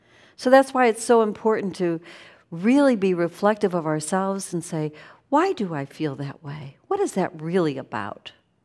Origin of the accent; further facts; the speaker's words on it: Midwest, United States; When I was growing up in the Midwest, we really didn't have that come up too much.